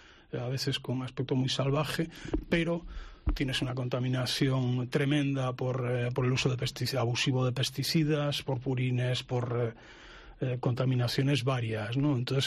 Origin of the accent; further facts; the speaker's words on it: Vigo, Galicia, Spain; como soy de Vigo